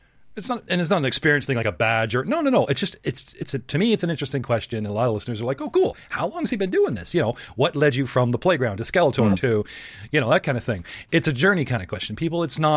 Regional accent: Canada; I'm from Canada.

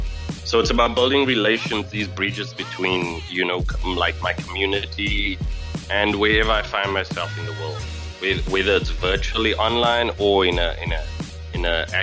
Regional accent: Port Elizabeth, Eastern Cape, South Africa; So even though I'm from South Africa, if I take it on further, I'm from the Eastern Cape. I'm from Port Elizabeth.

